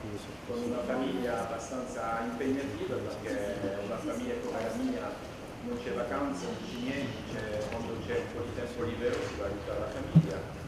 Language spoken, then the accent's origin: Italian; Cancale, Brittany, France; Italian is a second language; Ho detto, arrivo da Cancale